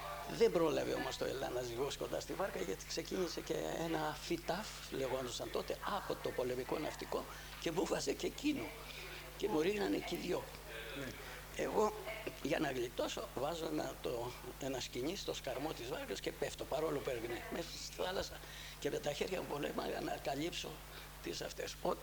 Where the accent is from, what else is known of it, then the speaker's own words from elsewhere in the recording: Salamis, Attica, Greece; εμένα, το χωριό μου, η γενέτειρά μου είναι η Σαλαμίνα.